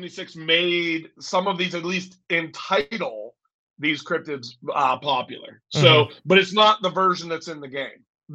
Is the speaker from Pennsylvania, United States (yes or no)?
yes; Pittsburgh, Pennsylvania, United States; born there; I was born near Pittsburgh, Pennsylvania. Actually, really close to Ohio. I'm like 5 minutes from Ohio. Closer to Youngstown, really. But I grew up on a farm